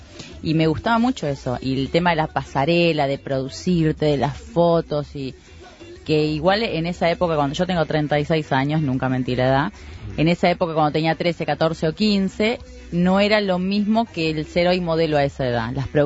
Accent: Sayago, Montevideo, Uruguay; born there; Pues yo nací en Sayago.

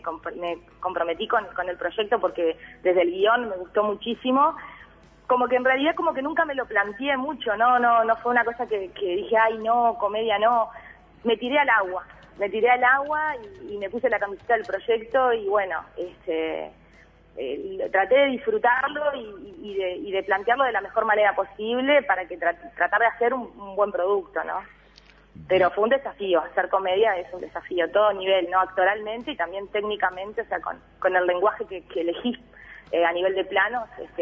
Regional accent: Uruguay; Pero que hubiera un reconocimiento de cómo somos nosotros los uruguayos.

